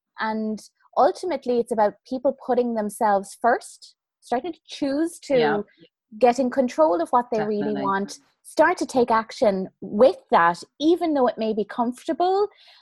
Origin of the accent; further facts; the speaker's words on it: Ireland; now in Canary Islands, Spain; I'm originally from Ireland, 45 years old, currently coming to you from the Canary Islands in southern Spain.